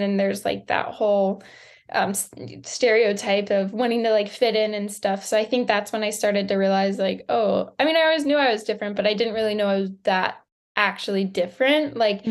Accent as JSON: {"language": "English", "town": "Lancaster", "region": "Pennsylvania", "country": "United States", "tie": "born or raised there", "said": "I grew up in a small town in Lancaster, Pennsylvania. Like nowhere near the ocean"}